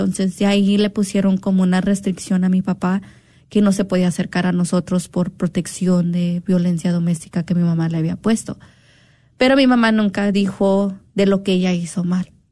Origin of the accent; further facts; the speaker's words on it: Dallas, Texas, United States; also born or lived in Mexico; yo nací en México, pero fui criada aquí en Estados Unidos, en Dallas, desde chica